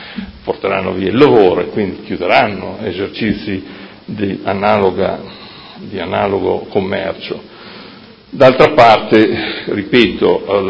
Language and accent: Italian; Modena, Emilia-Romagna, Italy; io da modenese